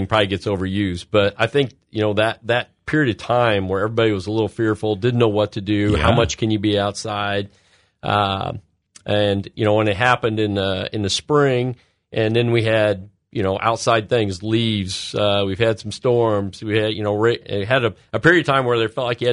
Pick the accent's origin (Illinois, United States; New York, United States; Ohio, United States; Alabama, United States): Illinois, United States; Roseville; I grew up in Roseville.